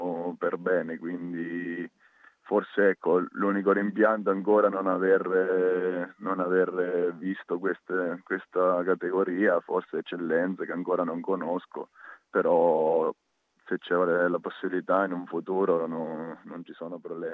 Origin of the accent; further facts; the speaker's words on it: Sarnano, Marche, Italy; born there; sono nato a Sarnano, sono classe 94